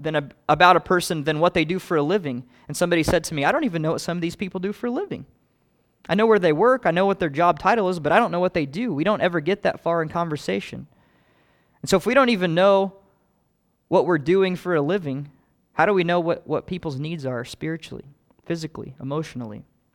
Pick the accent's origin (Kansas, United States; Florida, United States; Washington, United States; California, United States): Kansas, United States; I wasn't born and raised in Iowa, but I was just next door in Kansas, and I know the Midwest mentality is